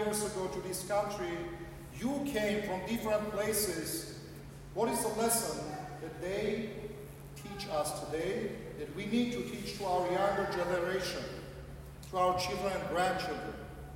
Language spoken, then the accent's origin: English; United States; as Armenian Christians, as American Armenians